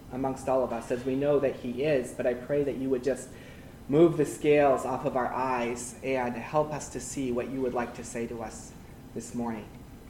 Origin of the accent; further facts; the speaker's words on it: Cameroon; So about that time, so I grew up in Cameroon, Africa.